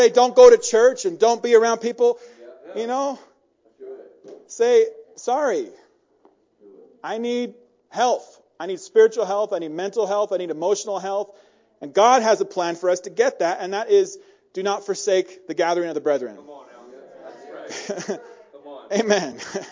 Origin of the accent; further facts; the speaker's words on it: Mammoth Lakes, California, United States; also born or lived in Crowley Lake; And I'm just from Crowley. I'm just from Mammoth. I'm just from the Eastern Sierras, right?